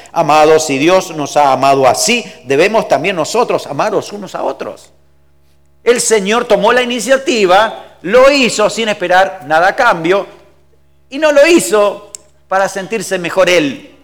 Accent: Argentina; Y era cultural que los amigos se daban un beso en la mejilla. En mi país eso es normal. Aquí, alguna vez lo intenté y casi recibí algo. Digo, no, ok, es para Argentina nomás.

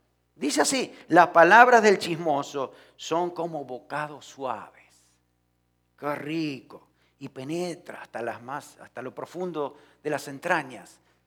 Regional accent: Pehuajó, Buenos Aires Province, Argentina; Cuando estaba empezando como pastor, en mi pueblo, en Pehuajó

